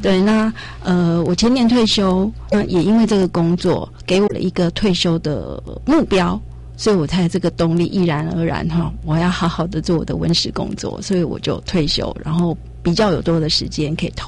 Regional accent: Hualien County, Taiwan; now in Xinzhuang, Taiwan; 以前因为我是花莲人，所以以前呢，我别人问我说你是哪里人，我会告诉他，我说我是花莲人。

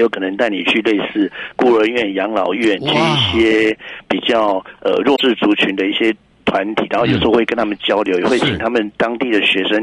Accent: Taiwan

